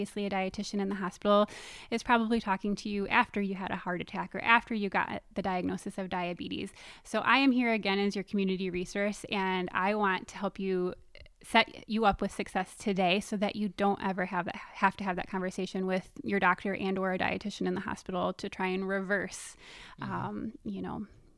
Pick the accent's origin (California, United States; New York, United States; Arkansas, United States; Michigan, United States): Michigan, United States; Detroit; also born or lived in Indiana; I am not. I am from Michigan, Metro Detroit area.